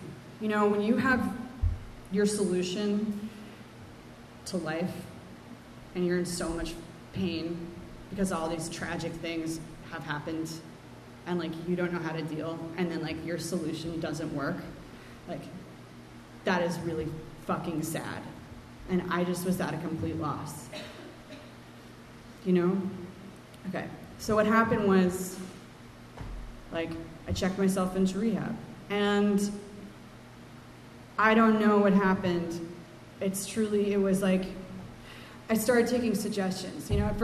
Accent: New York, United States; Like, I'm a New Yorker.

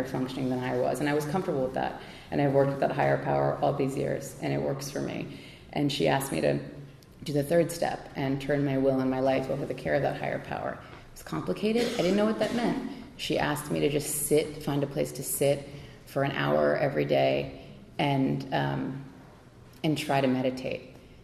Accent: New York City, New York, United States; because I thought I was so important because I grew up in New York City.

